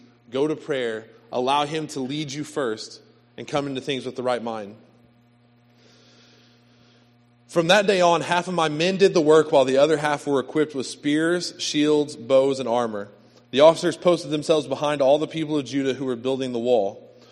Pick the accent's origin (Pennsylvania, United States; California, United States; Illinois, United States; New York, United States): Illinois, United States; McLeansboro; I'm from McLeansboro